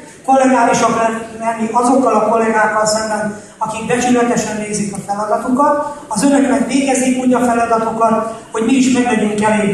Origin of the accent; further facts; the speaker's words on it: Budapest, Hungary; Magyarországon és Budapesten elsősorban, mert mi budapestiek vagyunk.